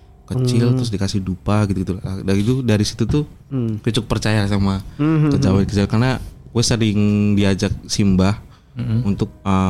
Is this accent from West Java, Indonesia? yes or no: no; Surakarta, Central Java, Indonesia; Jadi gue asli Solo. Asli Solo dan gue termasuk salah satu apa ya? Kakek nenek gue adalah Kejawen asli. Kejawen.